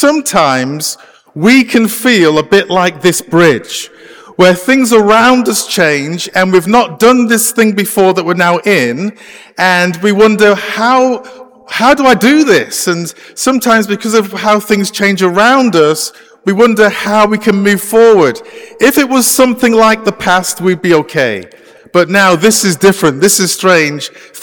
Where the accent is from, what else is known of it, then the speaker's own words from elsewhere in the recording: England, United Kingdom; moved away as an adult; now in Canada; As you can tell from my accent, I can't speak Canadian, okay? So hopefully you're okay with my accent. I'm actually from the UK. I was a Baptist pastor in England for a number of years